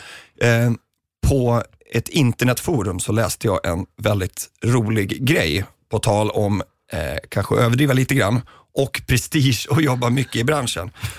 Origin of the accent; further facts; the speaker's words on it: Dalarna County, Sweden; som jag började dricka färnet med hemma i Dalarna